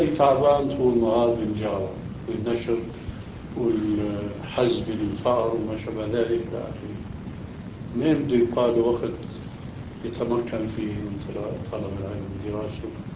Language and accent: Arabic; Damascus, Damascus Governorate, Syria; moved away; فالشاهد هو هاجر بنا إلى دمشق، أما أنا هاجرت من دمشق بنفسي إلى هنا.